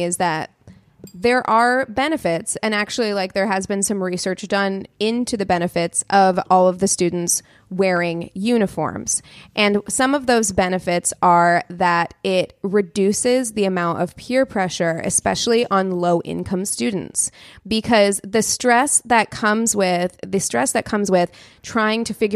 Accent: Las Vegas, Nevada, United States; And it's just, I grew up in Las Vegas. You know how hot it is?

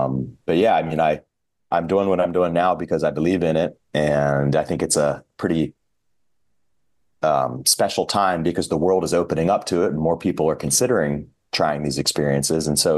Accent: Maryland, United States; I grew up in Maryland. Was doing my undergrad.

